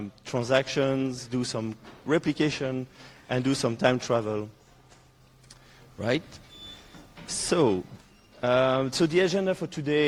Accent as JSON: {"language": "English", "country": "Belgium", "tie": "born or raised there", "said": "I was born in Belgium, so I'm a local here."}